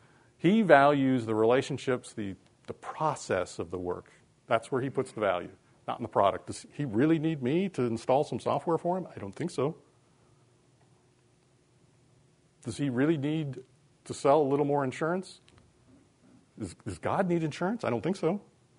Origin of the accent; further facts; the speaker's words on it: Midwest, United States; I mean, I grew up in the Midwest. I was a roofer as a kid in high school.